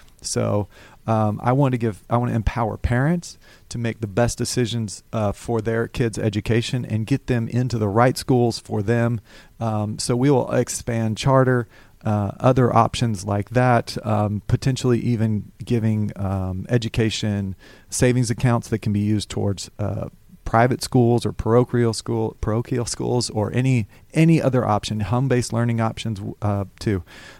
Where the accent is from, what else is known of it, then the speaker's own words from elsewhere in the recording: Alabama, United States; moved away as an adult; And I moved to Georgia. Well, I grew up in Alabama. I grew up in Alabama.